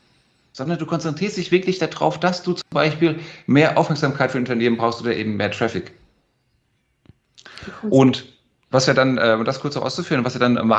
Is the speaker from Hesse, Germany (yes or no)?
yes; Frankfurt, Hesse, Germany; ich bin Frankfurter Bub geboren und aufgewachsen